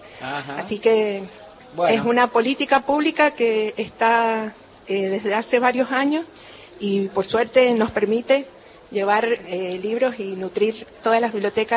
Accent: San Juan, Argentina; y soy de San Juan

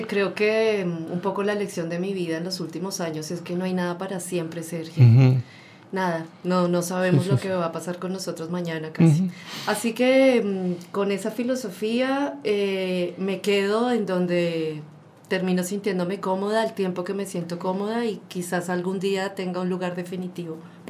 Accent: Colombia; moved away; Volvería a Colombia, por supuesto, mi tierra natal, pero te confieso que la Patagonia me coquetea

